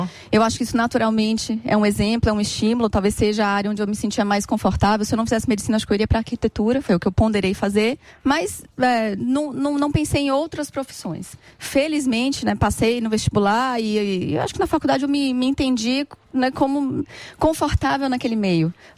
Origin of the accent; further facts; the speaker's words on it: Bahia, Brazil; Eu sou baiana.